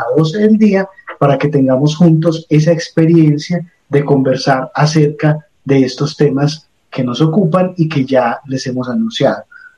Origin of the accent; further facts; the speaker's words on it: Antioquia, Colombia; sigue siendo el orgullo que a todos nos representa como antioqueños